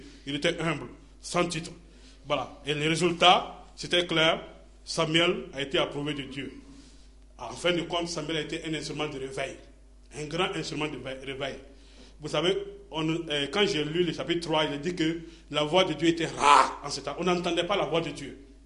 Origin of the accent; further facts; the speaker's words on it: Burkina Faso; Je suis content que chez nous, au Burkina, tout le monde est pasteur.